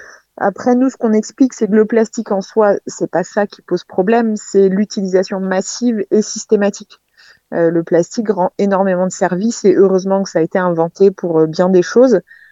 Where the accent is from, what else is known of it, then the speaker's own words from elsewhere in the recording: Brittany, France; je suis partie du Finistère Sud, de chez moi, dans le Cap Cisin